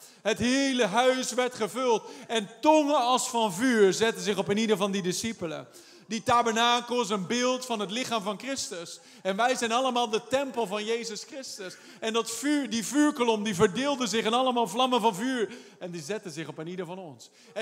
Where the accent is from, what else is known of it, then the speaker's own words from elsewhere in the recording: Holland, Netherlands; Ik ben Hollander, ik ben een koning, ik ben kampioen eigenwijsheid.